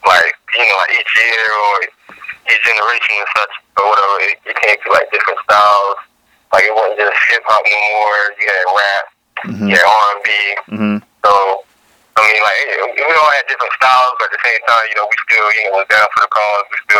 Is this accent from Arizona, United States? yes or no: no; Virginia, United States; Like I said … I'm from the Eastern Shore, Virginia.